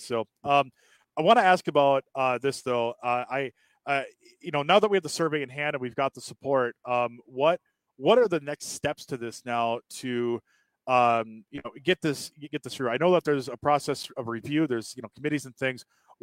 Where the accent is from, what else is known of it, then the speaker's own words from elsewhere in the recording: Cadott, Wisconsin, United States; is playing the hits from my hometown of Cadott, Wisconsin, right here.